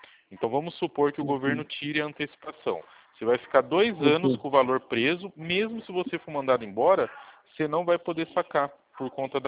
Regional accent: Itu, São Paulo, Brazil; Eu sou aqui de Itu, São Paulo

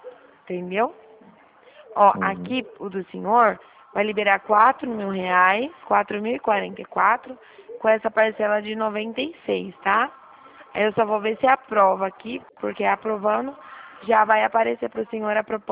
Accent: Dracena, São Paulo, Brazil; Eu sou de Dracena.

